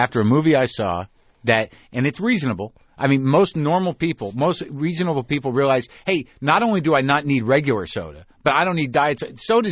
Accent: Southwest, United States; I grew up in the Southwest.

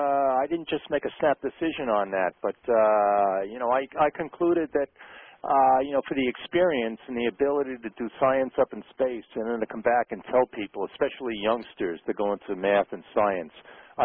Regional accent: Brooklyn, New York, United States; Brooklyn, New York, my hometown.

